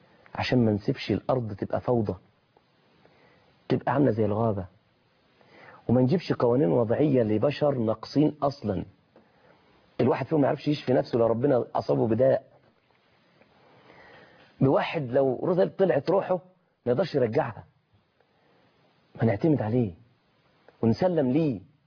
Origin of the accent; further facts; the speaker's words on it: Egypt; قيمة الأشياء اللي حوالينا الخاصة بنا كمصريين